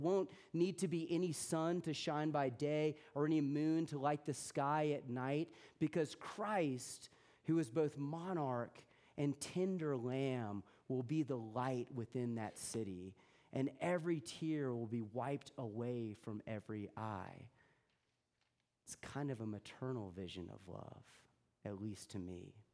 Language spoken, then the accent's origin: English; United States; Maybe that's just because I'm an American and we all have sort of uncomfortable connotations with the notion of monarchy.